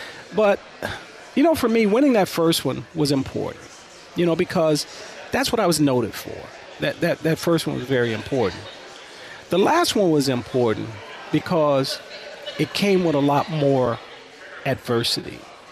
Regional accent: Los Angeles, California, United States; I'm going to tell you. I grew up in Los Angeles, and I had, you know, I had a chance to watch, as Mike Ball slipping in, I had a chance to watch Koufax.

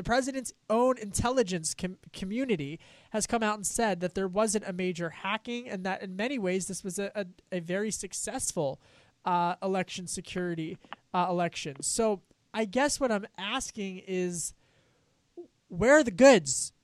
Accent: Pennsylvania, United States; But, you know, I just go back to growing up in Delco.

